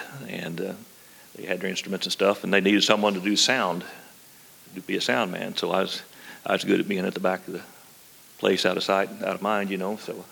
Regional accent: Oklahoma, United States; But I was born in Western Oklahoma, raised out in Western Oklahoma on a farm.

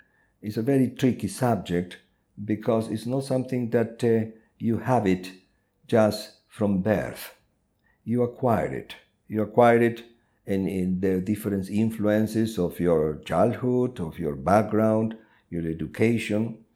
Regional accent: Argentina; English is a second language; also born or lived in London, United Kingdom; When I moved from Argentina to the UK, to London, and I arrived there penniless, with very little English, I was lost.

